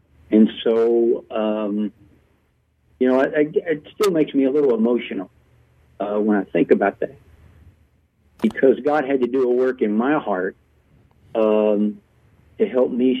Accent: Germantown, Kentucky, United States; I grew up in Kentucky, not too far away from the Lexington area, up in Bracken County, a little town called Germantown.

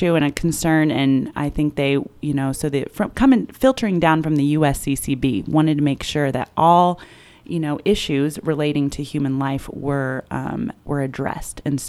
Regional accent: Indianapolis, Indiana, United States; So I'm here from Indianapolis, and then I went to Bishop Chittard High School.

